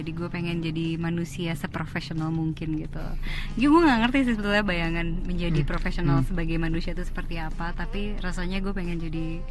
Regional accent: Sydney, New South Wales, Australia; moved away as an adult; also born or lived in Milan, Italy; Di Sydney. Berarti lalu pindah ke Milan setelah dewasa. Jadi yang membentuk aku bukan Italia, tapi Sydney.

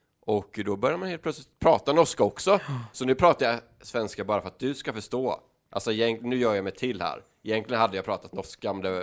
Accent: Sweden; och jag är från Sverige och jag har kommit tillbaka från Norge.

